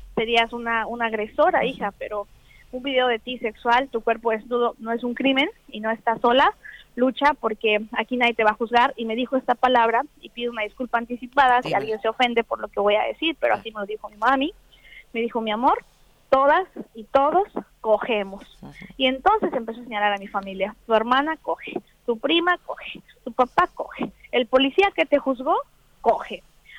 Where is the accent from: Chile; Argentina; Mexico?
Mexico; soy originaria de México, soy latinoamericana y soy también originaria de un pueblo pequeño de una provincia con 80.000 habitantes